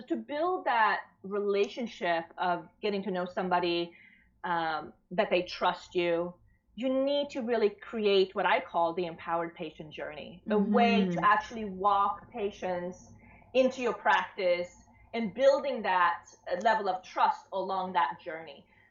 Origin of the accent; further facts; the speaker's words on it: Sweden; also born or lived in Switzerland; And again, I grew up in Europe in between Sweden and Switzerland.